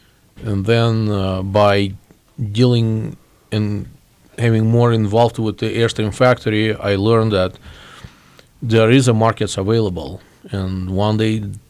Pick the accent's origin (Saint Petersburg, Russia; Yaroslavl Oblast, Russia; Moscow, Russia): Moscow, Russia; now in United States; I came from Moscow, Russia in 1997, and my first year when we did arrive.